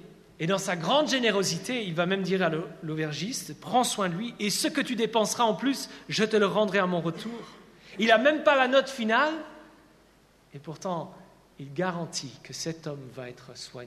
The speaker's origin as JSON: {"language": "French", "country": "Switzerland", "tie": "born or raised there", "said": "Naturellement, moi, j'ai vécu en Suisse, j'ai grandi en Suisse."}